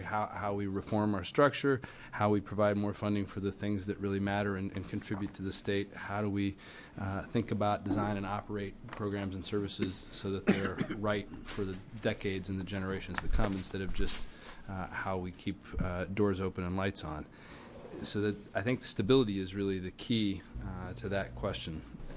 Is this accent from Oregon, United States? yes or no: yes; Beaverton, Oregon, United States; Thank you, Mr. Chair. … from Beaverton, and I want to introduce House Bill 2749